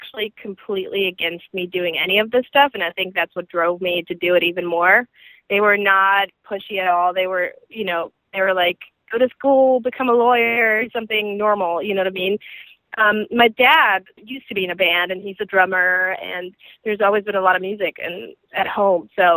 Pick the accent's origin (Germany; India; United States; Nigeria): Germany; I used to be in like a little R&B group when I was growing up in Germany.